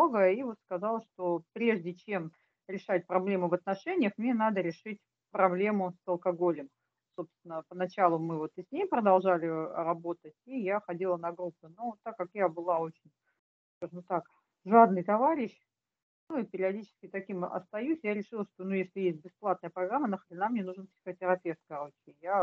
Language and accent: Russian; Saint Petersburg, Russia; Я алкоголичка из Санкт-Петербурга.